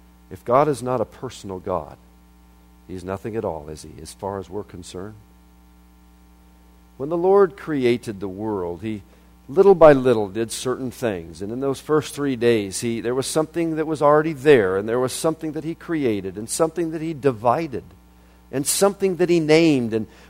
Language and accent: English; Colorado, United States; also born or lived in Florida; I grew up in Colorado, but I spent some years in Florida